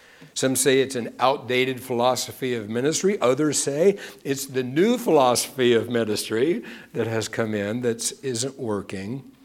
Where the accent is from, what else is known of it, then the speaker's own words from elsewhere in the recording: Kansas, United States; So when I was a little kid, my folks used to let me come out here. I'm from Kansas. They would let me fly out here and stay with my sister.